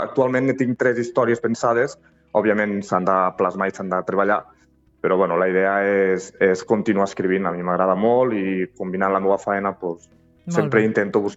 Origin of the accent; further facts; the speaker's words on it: Tortosa, Catalonia, Spain; jo soc de Tortosa, tot i que actualment estic vivint fora, a vegades me sorprèn del meu territori, no?